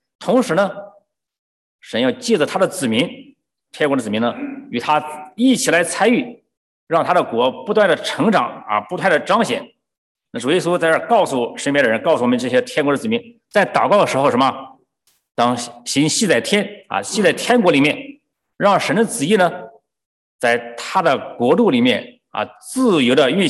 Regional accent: China; 特别我们中国人，我们起名字都不是随随便便的

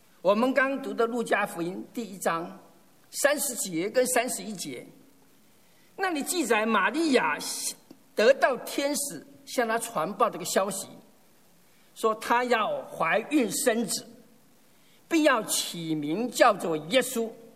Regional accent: Taiwan; 现在其实我从台湾来，我知道台湾很多庙宇

